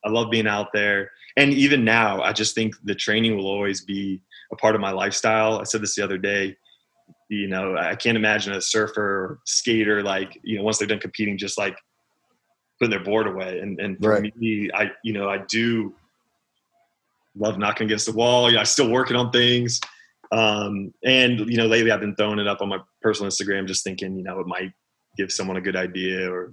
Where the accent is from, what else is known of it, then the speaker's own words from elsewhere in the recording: Baltimore, Maryland, United States; also born or lived in Dallas, Texas; Yeah, through my high school years. I grew up in Baltimore, but high school days were in Dallas.